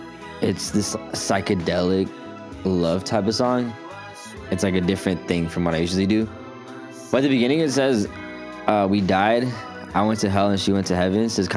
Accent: Hawthorne, California, United States; I'm from Hawthorne, California. I'm 19 years old.

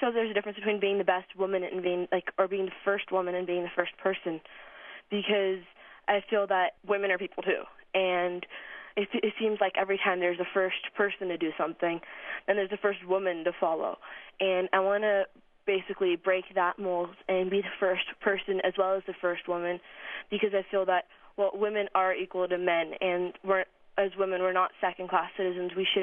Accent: Karachi, Sindh, Pakistan; born there; also born or lived in United States; I was born in Karachi, but I lived in the U.S. for a considerable period of time.

